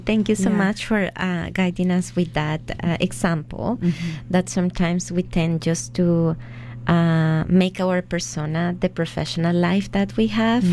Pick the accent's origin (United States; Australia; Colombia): Colombia; now in Canada; I grew up in Colombia, and since moving here, I have been learning and unlearning about Canadian history